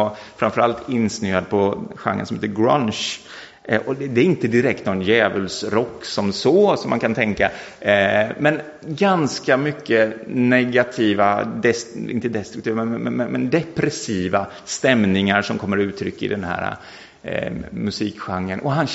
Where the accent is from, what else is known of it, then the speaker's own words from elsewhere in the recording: Mullsjö, Jönköping County, Sweden; gick till samma kyrka i Mullsjö där jag växte upp.